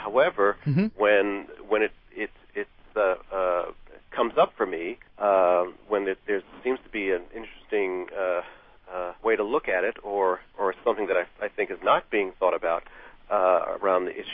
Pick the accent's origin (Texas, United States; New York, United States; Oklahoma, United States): New York, United States; New York City; I'm from New York City, there's certain things you take for granted